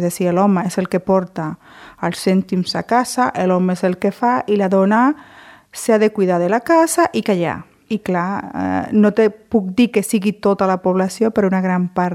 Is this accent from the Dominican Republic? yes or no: yes; Dominican Republic; now in Sant Celoni, Spain; Jo, des que vaig venir de la República Dominicana, sempre em va agradar molt Sant Celoni.